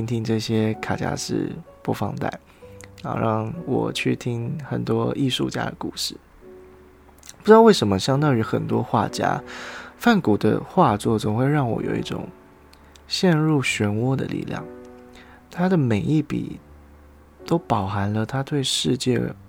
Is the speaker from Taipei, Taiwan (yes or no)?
no; Taitung, Taitung County, Taiwan; 我的老家在台东，小的时候寒暑假都会回台东的老家